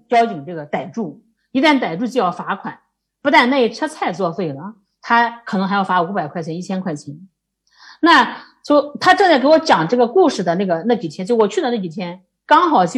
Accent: Dengzhou, Henan, China; also born or lived in Xi'an, China; 他说他不知道穰县人，就是我的家乡的县城，都是生红砖

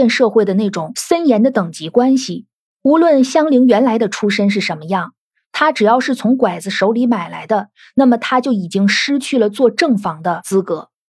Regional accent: North China, China; 我的祖籍呢就是福建，但是我实际上是一个土生土长的北方人。

